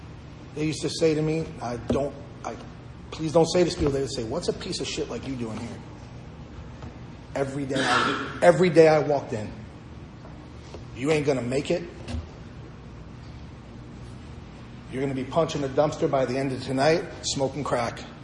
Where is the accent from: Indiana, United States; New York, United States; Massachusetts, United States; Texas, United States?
New York, United States; New York City; And I'm from New York City, I don't understand trees.